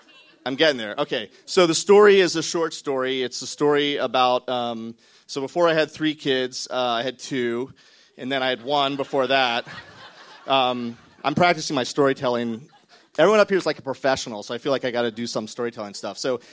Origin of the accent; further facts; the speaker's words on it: California, United States; I'm from California. We do weird stuff.